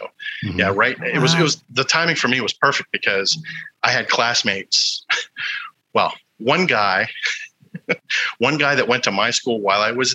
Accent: Enola, Pennsylvania, United States; I grew up just outside of Harrisburg, Pennsylvania. Tiny little town called Enola, just across the river. It's between Harrisburg and Carlisle, if you're familiar.

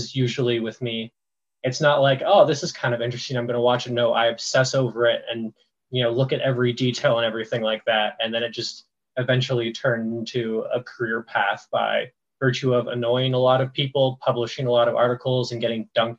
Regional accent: Ontario, Canada; I grew up in the middle of Hockeyville, Ontario. Like I grew up right in the middle of everyone around me played hockey.

